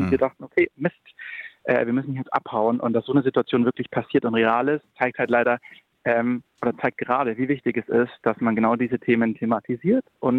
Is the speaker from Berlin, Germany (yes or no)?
no; Bavaria, Germany; Also ich denke an meine Heimatstadt zurück, ein kleines Städtchen bei Nürnberg.